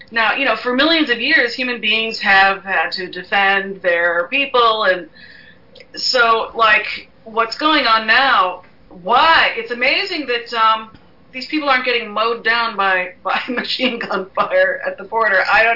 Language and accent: English; New York, United States; I'm from New York, and I've actually seen him out.